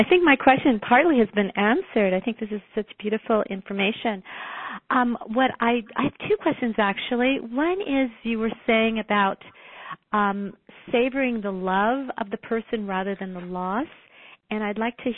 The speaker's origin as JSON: {"language": "English", "town": "Sherman Oaks", "region": "California", "country": "United States", "said": "I'm from Sherman Oaks, California."}